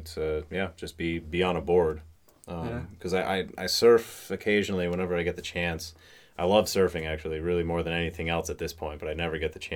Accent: Syracuse, New York, United States; Born and raised in Syracuse. I lived here till I was 18, went to high school.

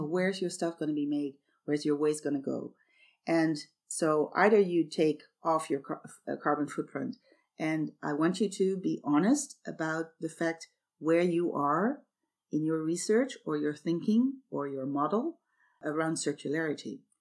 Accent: Amsterdam, North Holland, Netherlands; English is a second language; Well, I am from Amsterdam. We're a delta country.

